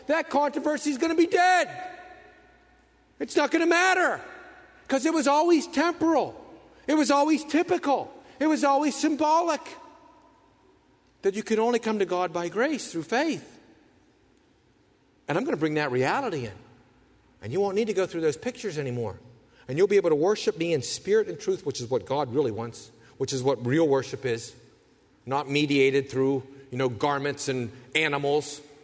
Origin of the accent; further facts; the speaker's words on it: Pennsylvania, United States; I was born in Western PA, lived in Western PA all my life.